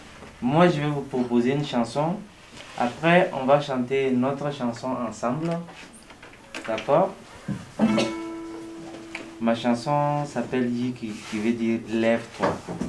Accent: Burkina Faso; je viens du Burkina Faso et mon travail c'est vraiment

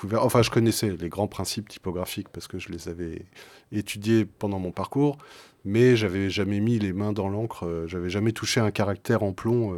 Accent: Boulogne-Billancourt, Île-de-France, France; born there; Alors je suis né à Boulogne-Billancourt.

